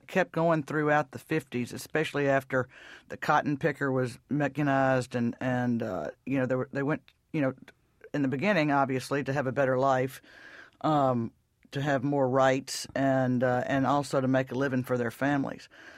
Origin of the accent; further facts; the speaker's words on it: Mississippi, United States; Well, I grew up in the Mississippi Delta, which has long had a relationship with Chicago.